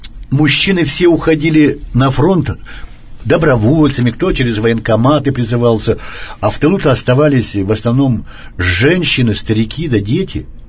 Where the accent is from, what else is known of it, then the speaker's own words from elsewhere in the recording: Yekaterinburg, Sverdlovsk Oblast, Russia; born there; Ну, моя родина, я родился на Уктусе в Турчермете, то есть сейчас Чкаловский район города Екатеринбурга. А мои предки, они, в общем-то, ну, выходцы из Подмосковья.